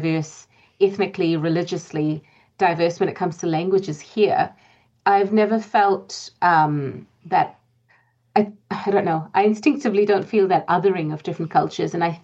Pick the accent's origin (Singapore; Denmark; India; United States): Singapore; first language Malayalam; English is a second language; my mother tongue is Malayalam. We spoke Malayalam at home. But I also learnt Malay growing up in Singapore for many years, but both are a little bit rusty now, sadly.